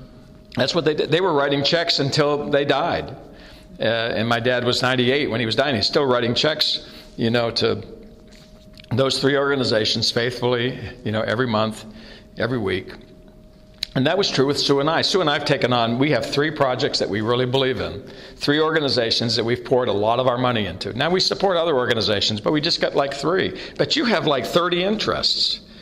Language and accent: English; Maine, United States; See, I grew up in Maine, which is a little tiny state up in the northeast part of the United States.